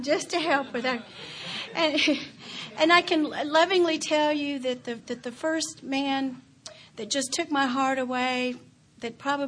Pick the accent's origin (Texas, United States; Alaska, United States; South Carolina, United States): Texas, United States; Odessa; I grew up in West Texas, Odessa. And it was a wholesome time.